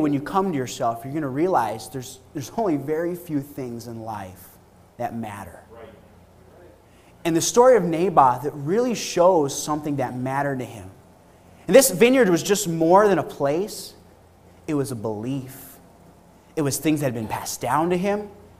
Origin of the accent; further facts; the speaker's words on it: Canada; because I'm from Canada, and Tim Hortons is the way to go.